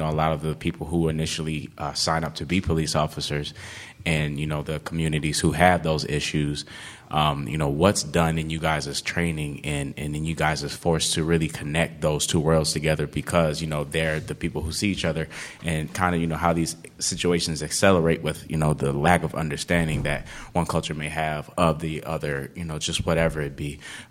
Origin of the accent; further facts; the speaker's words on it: Rockford, United States; from Rockford